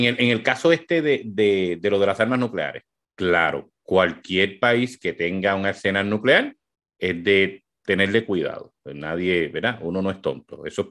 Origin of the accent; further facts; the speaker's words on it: United States; Así que, bueno, uno como americano, pues también tiene no solamente la esperanza